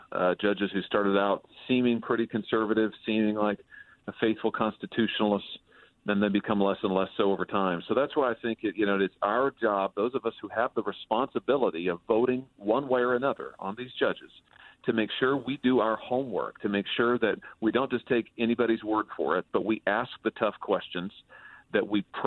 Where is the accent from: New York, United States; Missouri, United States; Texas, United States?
Missouri, United States; like my home state of Missouri